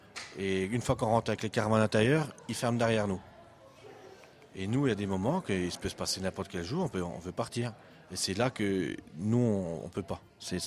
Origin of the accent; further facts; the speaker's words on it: France; On est des êtres humains comme les autres, on est français à la base en plus.